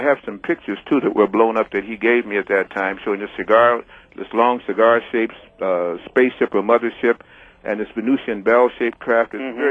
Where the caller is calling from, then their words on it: Chicago, Illinois, United States; Because I'm calling you from Chicago, and at 3 o'clock, they cut you off.